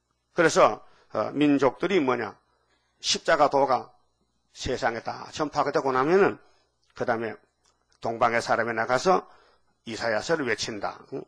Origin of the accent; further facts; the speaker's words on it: Uiseong, North Gyeongsang, South Korea; 그게 내가 의성에서 왔잖아요. 의로운 통로에서. 내가 의성군에서 왔어요. 알아요? 무슨 군? 의가 나오는 성이라. 우리 참 군 이름이 좋다. 의성군 다인면.